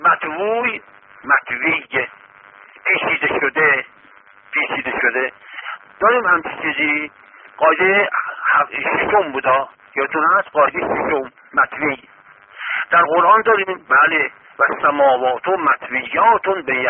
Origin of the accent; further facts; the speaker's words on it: Iran; فهمید که ما ایرانی هستیم